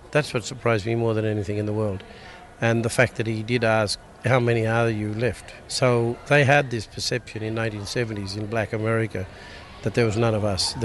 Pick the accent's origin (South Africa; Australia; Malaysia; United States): Australia; New South Wales; I'm a Yualiyo Gomoroi man and I will not ever allow myself to be called an Australian because I am not an Australian.